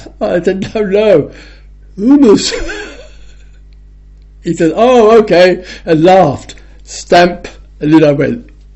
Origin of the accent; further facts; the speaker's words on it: England, United Kingdom; I am English